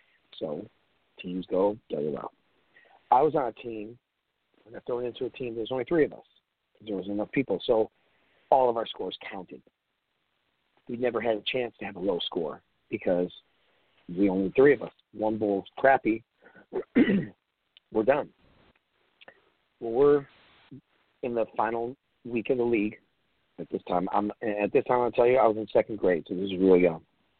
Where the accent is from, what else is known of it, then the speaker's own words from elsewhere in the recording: Wisconsin, United States; I'm from Wisconsin, so hey, bowling, beer, bowling alleys, that was kind of normal.